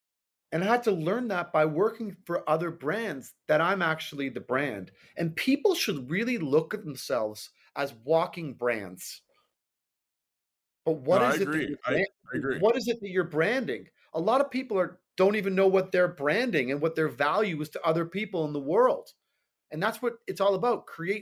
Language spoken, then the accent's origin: English; Toronto, Ontario, Canada; moved away as an adult; now in New York, United States; I'm originally from Toronto, Canada. I moved to New York in 1994 to go to Parsons School of Design for photography.